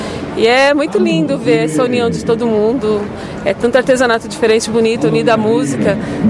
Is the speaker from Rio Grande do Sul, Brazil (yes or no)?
no; Santo André, São Paulo, Brazil; eu sou de Santo André